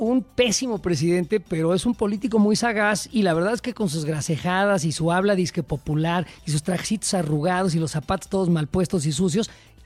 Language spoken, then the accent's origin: Spanish; Mexico